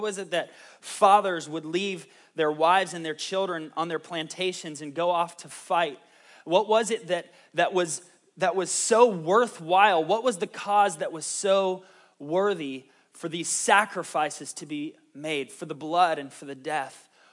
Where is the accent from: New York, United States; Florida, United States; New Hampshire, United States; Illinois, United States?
Florida, United States; Tavares; I grew up in Tavares, Florida. How many of you guys know where Tavares is? A very small little blip on the map.